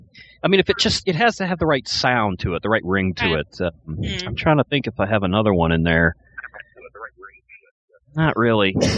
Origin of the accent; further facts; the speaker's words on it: Massachusetts, United States; and I'm from New England and Massachusetts specifically.